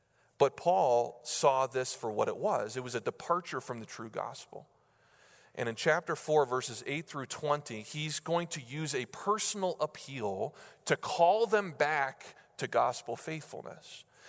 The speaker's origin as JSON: {"language": "English", "region": "New Hampshire", "country": "United States", "tie": "born or raised there", "said": "I grew up in New Hampshire and attended college in South Carolina."}